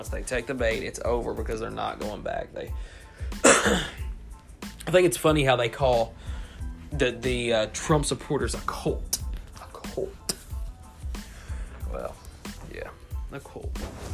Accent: Kentucky, United States; I'm from Kentucky, so you know a lot of Kentucky basketball games.

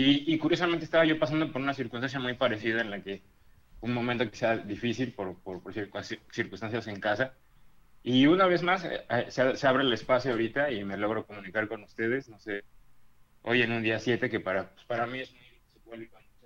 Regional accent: Mexico City, Mexico; now in Mérida, Mexico; De la Ciudad de México, pero ahorita acá por Mérida.

